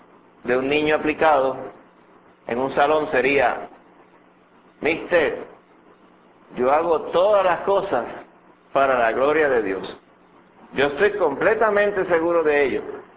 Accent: Puerto Rico; Acuérdense que en el contexto de nosotros como puertorriqueños

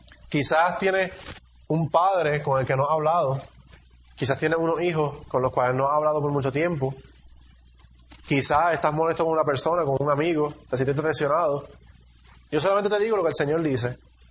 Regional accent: Puerto Rico; born there; nacimos en Puerto Rico y no nacimos en Siria

